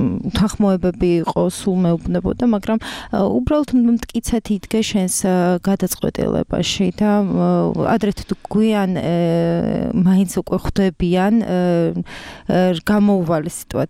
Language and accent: Georgian; Tbilisi, Georgia; მე თვითონ თბილისში დავიბადე, გავიზარდე, მიუხედავად იმისა, ძალიან ისე თბილისური ოჯახი არ მყავს.